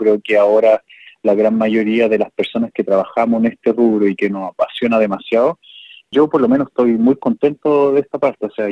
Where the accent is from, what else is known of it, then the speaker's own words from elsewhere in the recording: Chile; yo soy chileno